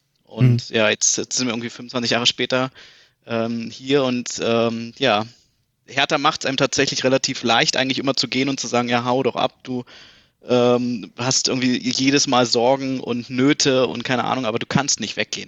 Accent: Berlin, Germany; Bin gebürtiger Berliner, Friedrichshain geboren, aber irgendwie schon ab meinem ersten Lebensjahr eigentlich dann nach Berliner Klinike gezogen, also Südosten Berlins und ja, jetzt noch 30, einen Monat habe ich noch und ja, tatsächlich bin ich jetzt seit 2016 in München

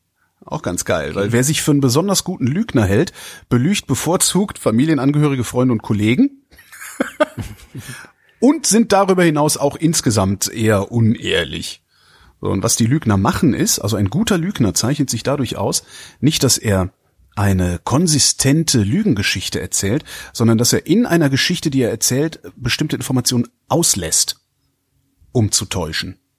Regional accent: Cologne, North Rhine-Westphalia, Germany; und ich komme ja aus Köln, das ist Ruhrgebiet nicht weit

